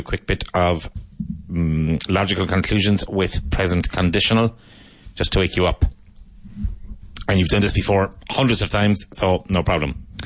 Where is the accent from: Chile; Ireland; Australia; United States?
Ireland; now in Spain; When I was a kid, growing up in Ireland